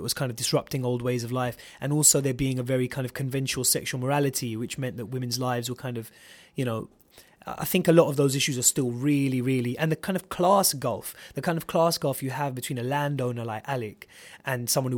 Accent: United Kingdom; I'm British Pakistani, right, in the sense that I'm... my parents are both ethnically Pakistani, but I'm born and raised in Britain.

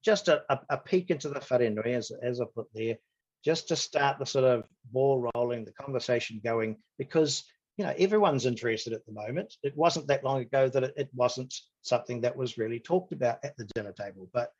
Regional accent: Taranaki, New Zealand; here in Taranaki. I'm from Te Ate Awa, Ngāti Rānui. Ngāti Te Ata and Ngāti Porou, but I was brought up here in Taranaki and brought up and taught by my kaumātua, by my elders here.

